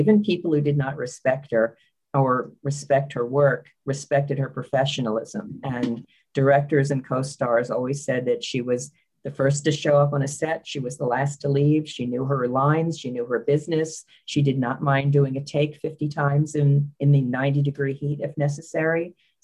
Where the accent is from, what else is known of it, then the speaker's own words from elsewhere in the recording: Bryn Mawr, Pennsylvania, United States; She's from my hometown, Bryn Mawr, Pennsylvania.